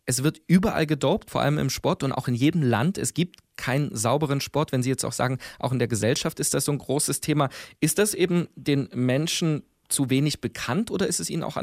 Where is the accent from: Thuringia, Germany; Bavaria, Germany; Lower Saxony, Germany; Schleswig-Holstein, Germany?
Thuringia, Germany; Ja, und ich komme aus dem Thüringer Wald, da schneit es wirklich manchmal, aber eben selten.